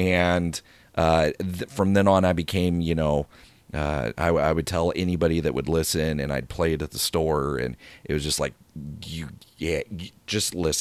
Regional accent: Illinois, United States; I'm from Central Illinois. So Cornerstone's like, okay, within an hour from me.

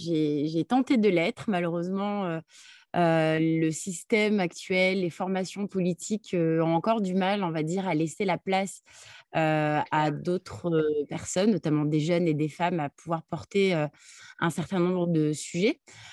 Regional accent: Marseille, Provence-Alpes-Côte d'Azur, France; French is a second language; also born or lived in Algeria; Moi, je suis née en Algérie, j'ai grandi après être arrivée en France sans parler un mot de français dans une cité populaire de Marseille dans laquelle je vis encore.

